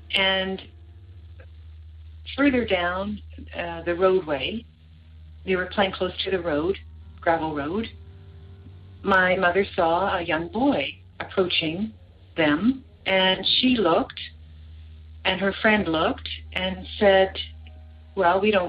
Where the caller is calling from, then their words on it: Brandon, Manitoba, Canada; Oh, I am calling from Brandon, Manitoba, Canada.